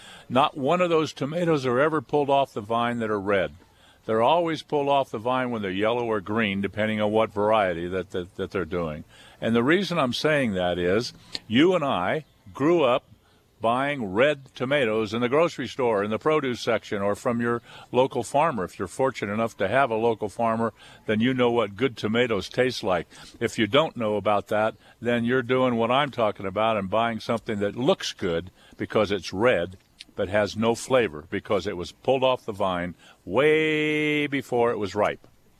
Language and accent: English; California, United States; I come from the San Joaquin Valley in California. I spent about 20 years there. That's the Fresno area